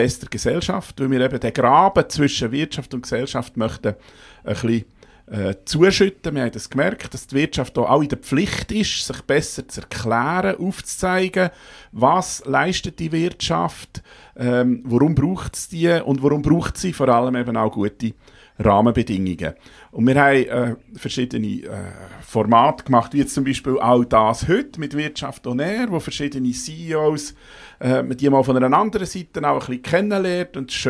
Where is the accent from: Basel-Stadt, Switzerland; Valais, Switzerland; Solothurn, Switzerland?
Solothurn, Switzerland; Ich bin 56 und ich gehöre zum Dialekt an. Ich komme ursprünglich aus dem Solothurnischen. Ich bin in Solothurn in der Schule, habe in Bern studiert, Geografie und Biologie.